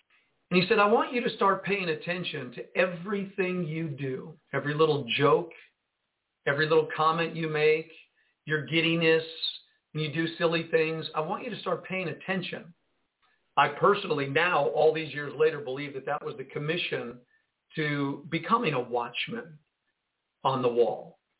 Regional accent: Jersey City, New Jersey, United States; born there; I was born in Jersey City, New Jersey. And so I took the airplane, and I flew out of Newark, New Jersey.

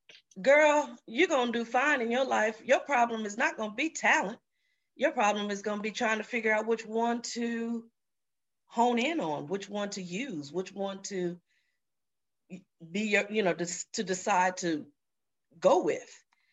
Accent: Michigan, United States; also born or lived in Birmingham, Alabama; I was living in Birmingham, Alabama at the time. Ooh. But I'm from Michigan.

